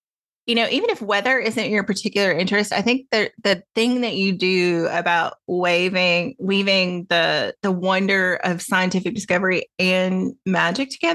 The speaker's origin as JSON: {"language": "English", "region": "Tennessee", "country": "United States", "tie": "born or raised there", "lives_now": "California, United States", "said": "I mean, growing up in the South, in East Tennessee, thunderstorms, regular, part of life. Where I'm in California, I think I've heard thunder one time in 3 years."}